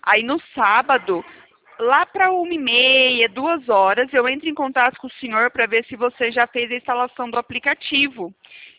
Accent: Itatiba, São Paulo, Brazil; eu sou de São Paulo, Itatiba. Interior

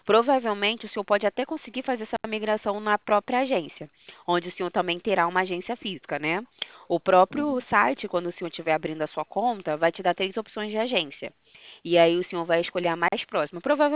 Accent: Rio de Janeiro, Brazil; Não, eu sou do Rio de Janeiro.

